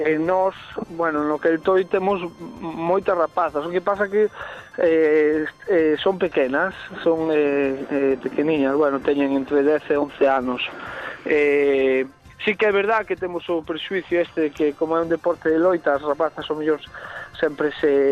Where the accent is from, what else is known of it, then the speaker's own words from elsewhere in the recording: Galicia, Spain; moitos dos membros da selección nacional eran, bueno, somos galegos.